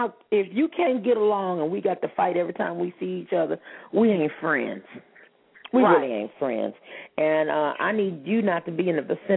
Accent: the South, United States; You can tell I'm from the South, right?

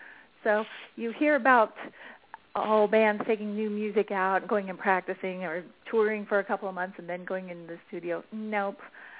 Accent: California, United States; And I'm from California, from the coastal area of the Central Coast in California.

